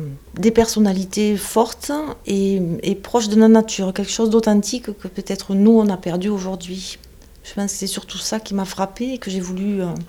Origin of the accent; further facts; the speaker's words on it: Central African Republic; je suis de Centrafrique.